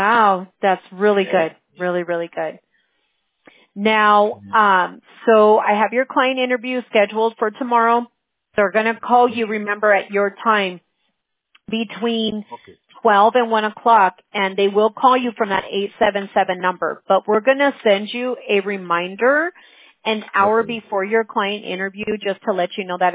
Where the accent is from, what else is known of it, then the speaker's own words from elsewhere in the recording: United States; I'm from the United States. I'm the fourth generation of my family.